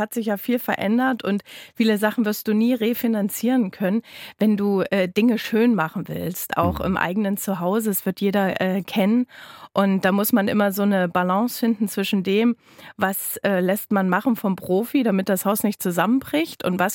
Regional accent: Straußfurt, Thuringia, Germany; Ich komme aus Straußfurt, ist in der Nähe quasi von so einem großen Staubecken. Da fließt die Unstrut durch und das war immer so meine kleine heile Welt

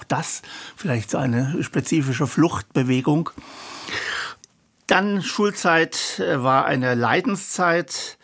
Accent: Dresden, Saxony, Germany; Ich bin am Rand von Dresden aufgewachsen, in einem Vorort Klotzsche, der in der Generation meiner Großeltern noch ein sommerfrischen Ort für Dresdner Ausflügler war.

